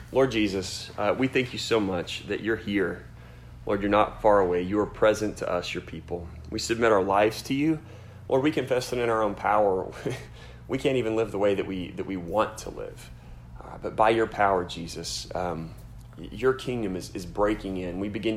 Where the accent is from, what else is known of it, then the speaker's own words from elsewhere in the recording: Arkansas, United States; I grew up in Central Arkansas in a small town, little rice community.